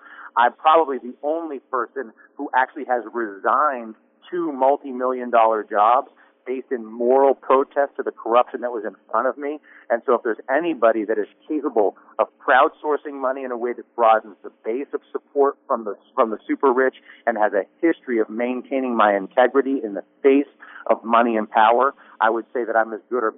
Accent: Saranac Lake, New York, United States; I was born and raised in Saranac Lake, that I am a graduate of Saranac Lake High School, that my original ancestors came to the district in the mid-1700s

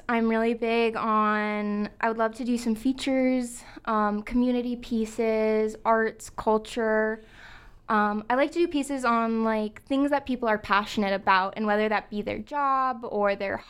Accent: Washington, United States; I'm from up in Washington, Napa Vine.

